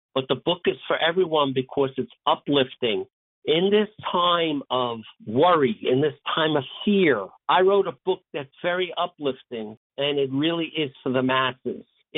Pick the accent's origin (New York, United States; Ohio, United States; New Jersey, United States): New York, United States; Brooklyn; I love to write about how life was being an Italian-American growing up in Brooklyn in the 1960s and 1970s.